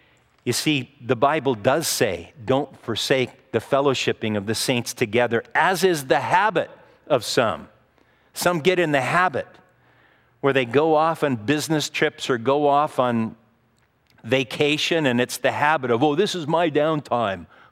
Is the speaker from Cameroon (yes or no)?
no; Hawaii, United States; I tell them I'm from Hawaii, and you just tell anybody you're from Hawaii, and you're like a star over there